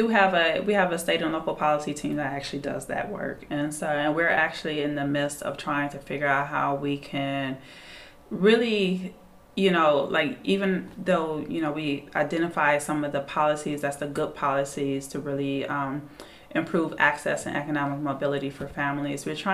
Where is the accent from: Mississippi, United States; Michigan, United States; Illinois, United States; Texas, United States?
Michigan, United States; now in Washington, United States; I live in DC, but I am from Michigan.